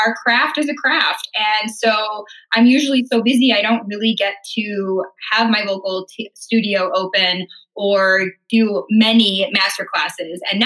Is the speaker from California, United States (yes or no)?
no; Chicago, Illinois, United States; now in New York, United States; So, although I grew up in Chicago, but they moved to Charlotte